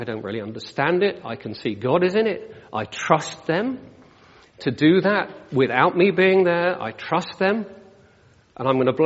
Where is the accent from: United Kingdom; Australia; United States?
United Kingdom; you're British, then of course we don't have desires and we don't show any emotion because we're British.